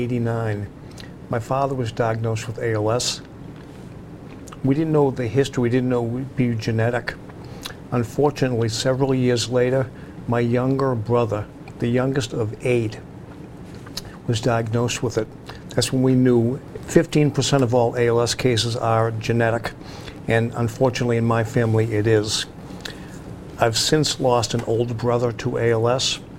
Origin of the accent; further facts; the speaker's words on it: Quincy, United States; It was a blessing growing up in Quincy.